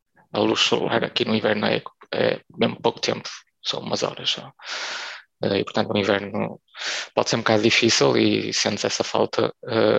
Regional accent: Portugal; now in Ireland; o sotaque aqui é um bocado diferente do que nós poderíamos estar habituados em Portugal

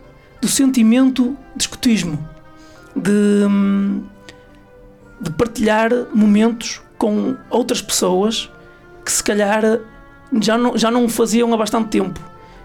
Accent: Portugal; Eu não sou morador de Oleiros. Eu não sou de Oleiros, eu sou da freguesia vizinha, sou do Pará de Gatinho, mas andei na catequese em Oleiros, frequentei para a primária e a primária em Oleiros

